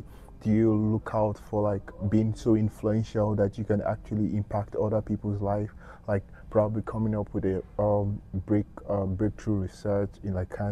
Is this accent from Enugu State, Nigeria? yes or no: no; Oyo, Nigeria; English is a second language; So like back in Nigeria, like I'm from the West, the Yoruba side. So I'm from Oyo in Nigeria. But I speak Yoruba, but like in Nigeria generally, the national language is English.